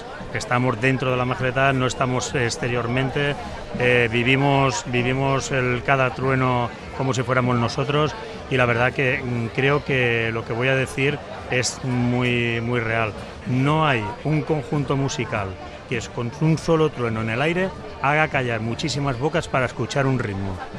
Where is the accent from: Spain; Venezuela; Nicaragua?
Spain; Valencia, Valencian Community; now in Alicante, Spain; aunque yo sea de Valencia